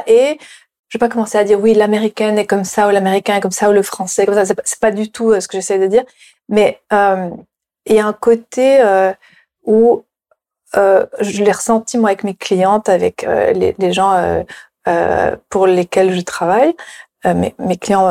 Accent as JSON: {"language": "French", "country": "Switzerland", "also_born_or_lived": "South Africa", "said": "enfin je suis suisse française, et même en Afrique du Sud quand j'ai commencé à vivre vraiment dans une culture anglo-saxonne"}